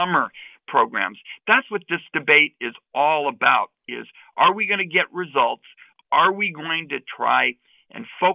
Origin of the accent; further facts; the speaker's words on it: Oregon, United States; For example, in my home state in Oregon, I was home having community meetings this weekend.